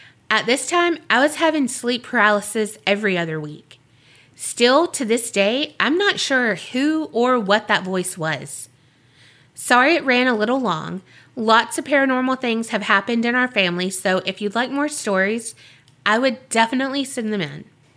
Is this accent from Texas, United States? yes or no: yes; Texas, United States; now in East Grand Forks, United States; I'm from Texas, but currently living in East Grand Forks, Minnesota.